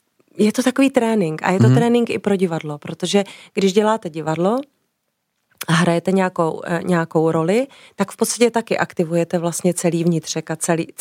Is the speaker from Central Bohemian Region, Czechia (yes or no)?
yes; Těptín, Central Bohemian Region, Czechia; Já jsem vyrůstala v Těptíně, že jo, jak už jsem tady zmínila, a tam nebylo nic. To byla chata a tam jezdili lidi jenom na víkendy.